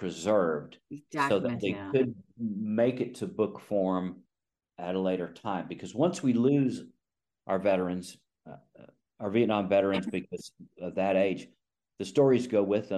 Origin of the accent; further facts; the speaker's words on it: Midland, Texas, United States; my home state of Texas and found another recipient from the Korean War, George O'Brien, from my hometown of Midland